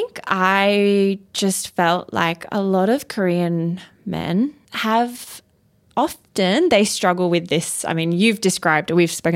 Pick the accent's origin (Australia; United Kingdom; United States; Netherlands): Australia; And also because I'm not super Korean in the sense of like, I'm born and raised in Australia, so a lot of my cultural values are Australian.